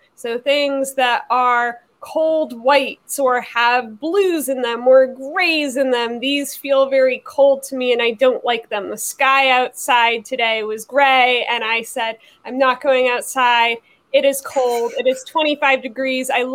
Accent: New Hampshire, United States; I am from New Hampshire

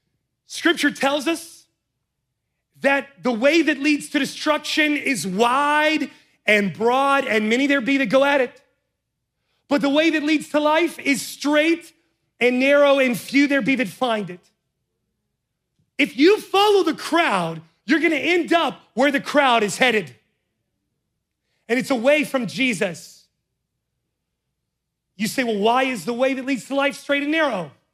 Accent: West Virginia, United States; I told you I'm from West Virginia

